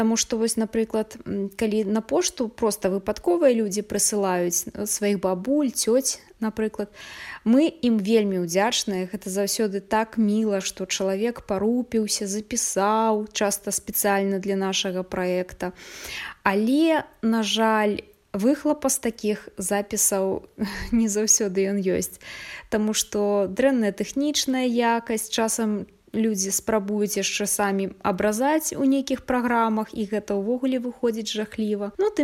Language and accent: Belarusian; Brest Region, Belarus; паколькі мы самі з Берасцейшчыны, мы ведаем больш людзей з Берасцейшчыны.